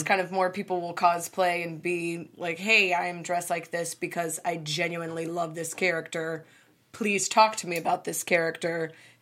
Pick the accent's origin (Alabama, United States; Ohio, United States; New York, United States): Alabama, United States; I'm originally from Alabama, but my extended family all lives in Georgia.